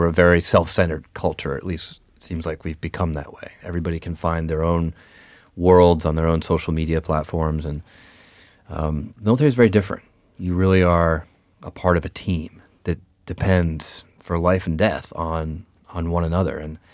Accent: Boston, Massachusetts, United States; I don't think I've ever been colder in my life, and I'm from New England.

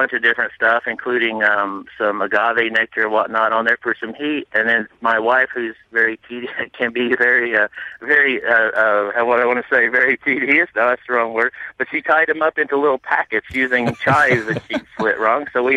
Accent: Vincennes, Indiana, United States; I did it in my hometown up in southwestern Indiana

